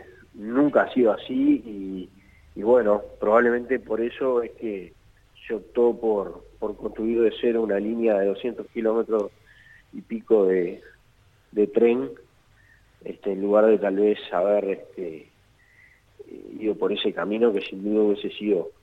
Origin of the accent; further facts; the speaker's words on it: Montevideo, Uruguay; moved away as an adult; also born or lived in Durazno; hice toda mi carrera política en Durazno, nací en Montevideo y me crié allá en mi juventud, pero después ya decidí, al revés de la canción de … me fui para el interior, toda mi vida yendo y viniendo, porque mi familia materna es de Durazno